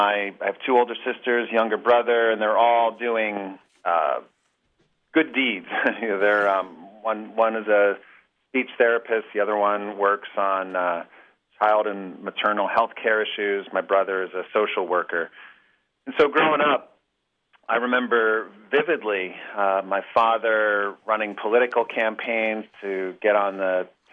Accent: New Jersey, United States; growing up in New Jersey, we had these horrific water pollution challenges, both with Barnegat Bay, where I lived, but particularly the ocean.

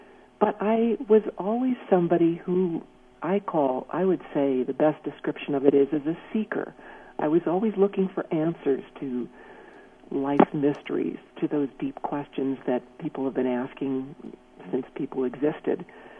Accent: Los Angeles, California, United States; I was raised in Los Angeles in a Reform Jewish temple that was so stifling to me.

